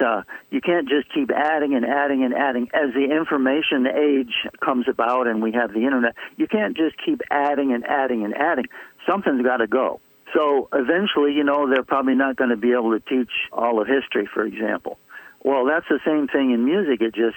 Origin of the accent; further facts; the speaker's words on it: Michigan, United States; also born or lived in Kentucky; I was born in Kentucky, but I went to school in Michigan.